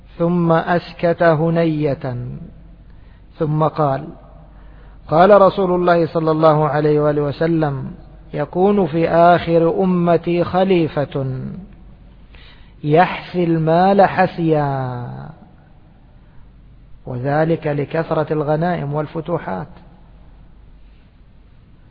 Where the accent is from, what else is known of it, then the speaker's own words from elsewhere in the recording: Egypt; احنا نقول عندنا في مصر بلاش بالكبشة